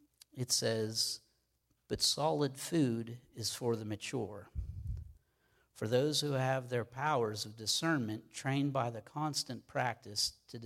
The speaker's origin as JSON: {"language": "English", "town": "Pittsburgh", "region": "Pennsylvania", "country": "United States", "said": "I'm from Pittsburgh. I said Haas to Corin today, and she said, did you just say Haas?"}